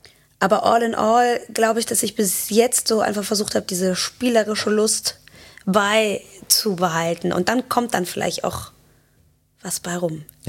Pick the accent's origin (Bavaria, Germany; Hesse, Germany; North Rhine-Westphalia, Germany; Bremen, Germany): North Rhine-Westphalia, Germany; Cologne; Ich bin durch und durch Kölnerin.